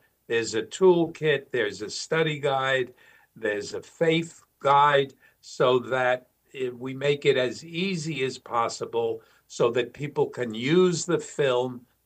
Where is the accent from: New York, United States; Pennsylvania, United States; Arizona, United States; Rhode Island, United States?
New York, United States; I'm a New Yorker. I'm a New York Jew, which is a particular subset of New Yorkers and Jews.